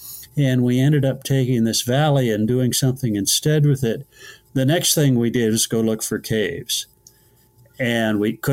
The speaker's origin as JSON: {"language": "English", "region": "California", "country": "United States", "tie": "born or raised there", "said": "one of the coolest ones to me growing up in California, I had a thing about California missions."}